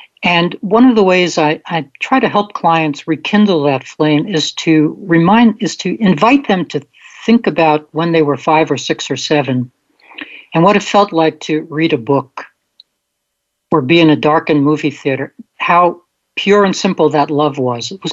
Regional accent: Brooklyn, New York, United States; It's not an eternal flame like the one in Prospect Park near where I grew up in Brooklyn

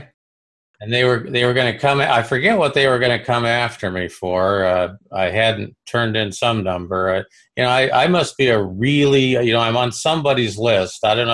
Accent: Nebraska, United States; I had to laugh because, you know, I'm from Nebraska, right?

